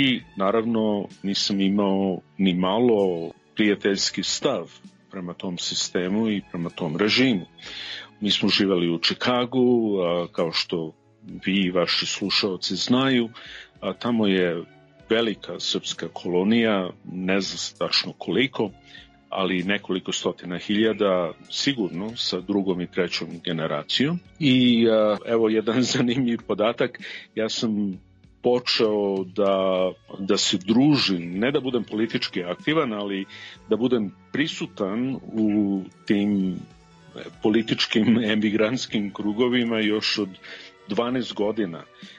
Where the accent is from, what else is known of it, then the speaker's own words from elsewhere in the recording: Chicago, Illinois, United States; Ja sam odrastao u Americi. Roditelji su iz Srbije, iz Jugoslavije